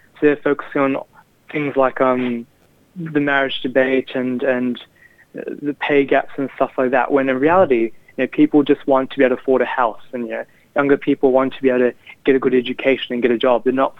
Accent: Blacktown, New South Wales, Australia; born there; So I was born in Blacktown. I did my schooling here. Mm-hmm. I still visit Punjab every now and then to see the family too.

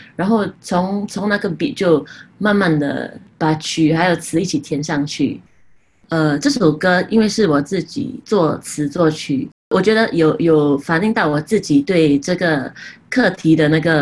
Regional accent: Singapore; 然后我是来自新加坡的创作歌手

